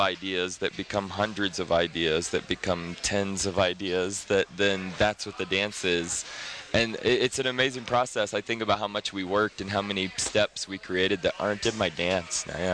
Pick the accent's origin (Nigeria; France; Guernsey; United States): United States; Santa Fe, New Mexico; I love Santa Fe, this is my hometown, and I'm going to continue to build dance here